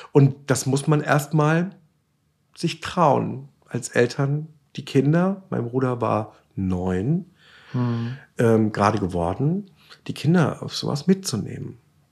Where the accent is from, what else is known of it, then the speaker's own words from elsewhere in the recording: Suhl, Thuringia, Germany; also born or lived in Erfurt; ich bin in Erfurt geboren, bin in Suhl in Thüringen aufgewachsen.